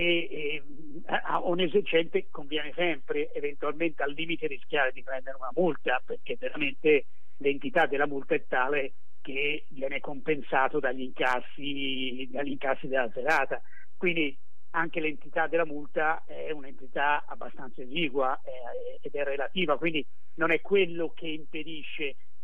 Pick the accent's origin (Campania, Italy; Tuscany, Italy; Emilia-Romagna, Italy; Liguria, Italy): Tuscany, Italy; Florence; sono venuto qua in centro 4 anni fa per una scelta ben precisa, perché sono fiorentino, amo la città, e vivere in centro è una dimensione per me bellissima